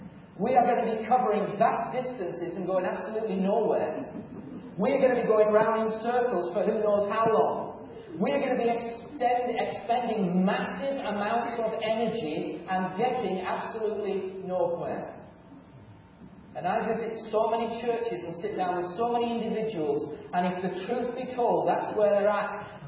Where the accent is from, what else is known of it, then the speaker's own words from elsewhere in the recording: England, United Kingdom; I like to think so as an Englishman.